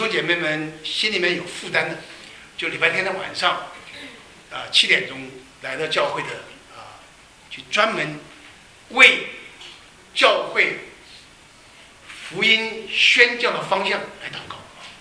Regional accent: China; 这个我们是中国人啊

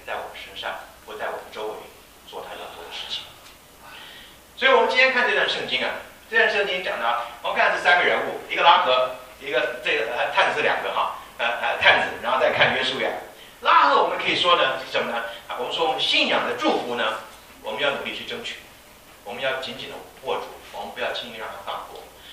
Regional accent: United States; 那因为我是从美国来的嘛

